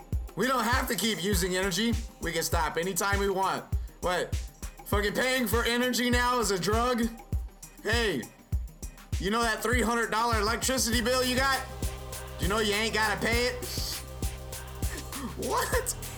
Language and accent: English; Louisiana, United States; He went to my home state of Louisiana, where I was born, where I'm very proud to say I'm from, because of the culture, because of the people.